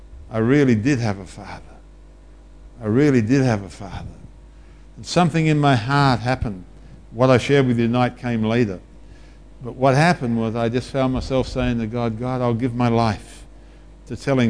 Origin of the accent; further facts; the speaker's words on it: Australia; if you ever want a sobering experience as an Aussie, just go to the battlefields of France.